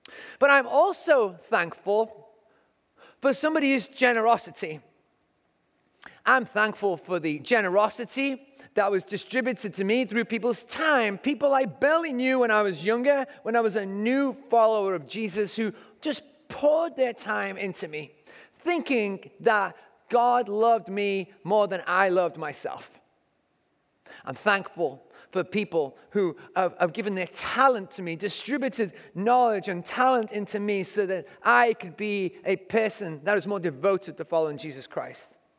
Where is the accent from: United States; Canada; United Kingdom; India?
United Kingdom; England; You need a carpet, and growing up in England.